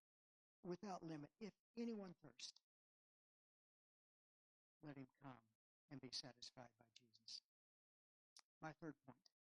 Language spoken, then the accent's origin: English; Texas, United States; I'm from West Texas. I'm from the Pecos. That river is bigger than the Pecos, I'm telling you.